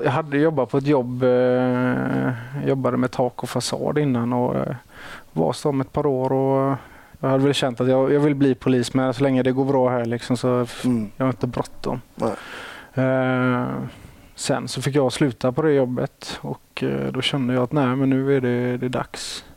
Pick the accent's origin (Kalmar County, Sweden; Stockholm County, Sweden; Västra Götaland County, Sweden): Västra Götaland County, Sweden; accent: Gothenburg; Ja, jag får inte säga att jag är göteborgare för jag bor utanför.